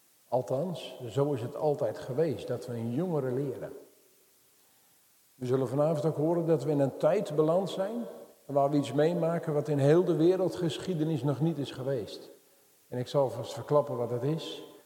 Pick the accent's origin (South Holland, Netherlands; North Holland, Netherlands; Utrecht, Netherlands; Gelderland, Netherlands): Gelderland, Netherlands; Ochten; ik kom uit Ochten. Plaats in de Betuwe.